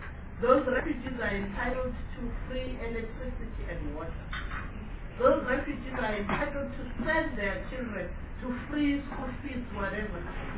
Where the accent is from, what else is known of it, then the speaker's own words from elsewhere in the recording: South Africa; If I go there as a South African, I'm asked to go and form a corporate and come and apply with my corporate.